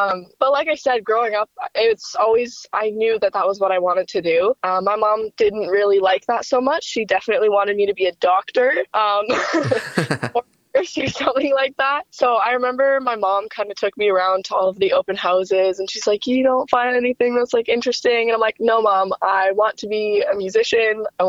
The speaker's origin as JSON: {"language": "English", "town": "Millet", "region": "Alberta", "country": "Canada", "said": "Yeah, so I'm from the Millet area. I grew up in a pretty small town."}